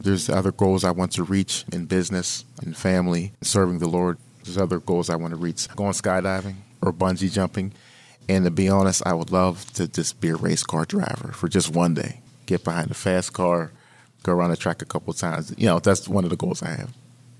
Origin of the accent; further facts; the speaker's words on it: Homewood, Pennsylvania, United States; Growing up in Homewood, you saw some trees somewhere, but it wasn't anywhere as near as the wonderful and beautiful forest we have here. I'm in the state of Pennsylvania.